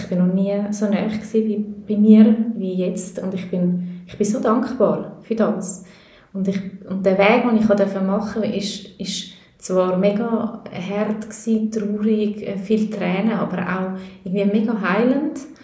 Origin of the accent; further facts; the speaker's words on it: Switzerland; also born or lived in Peru; ich bin Schweizerin und Peruanerin, also ich komme noch aus Südamerika, aus einer eher, also noch ein bisschen konservativer